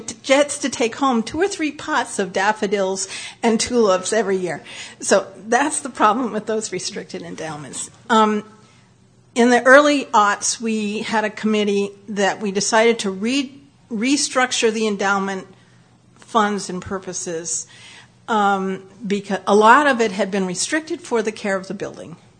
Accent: Peterborough, New Hampshire, United States; I'm from Peterborough, New Hampshire, and we have a nice endowment.

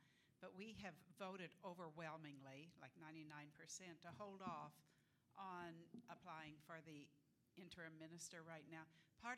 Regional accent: Miami, Florida, United States; from Miami.

